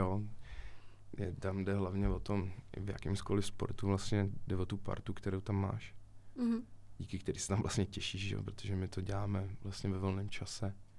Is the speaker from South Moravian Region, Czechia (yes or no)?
no; České Budějovice, South Bohemian Region, Czechia; Já nejsem z Roudnýho, já jsem teda jako z Budějc, ale z Roudnýho nejsem.